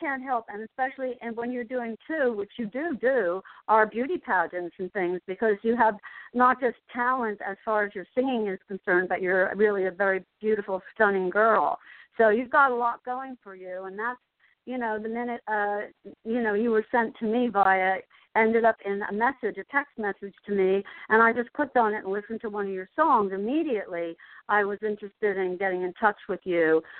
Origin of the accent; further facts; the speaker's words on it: Asbury Park, New Jersey, United States; because I'm from Asbury Park and I'm a musician myself and have CDs out.